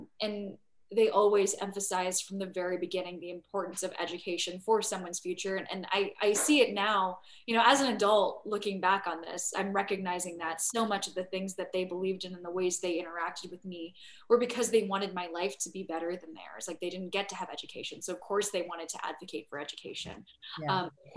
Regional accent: San Diego, California, United States; So yeah, I grew up in San Diego. My parents are both boat refugees from the Vietnam War. They came to America in 78

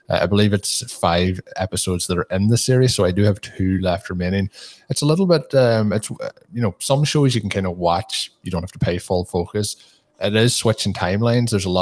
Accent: Ireland; me being an Irish person, there's quite strong Irish accents in it

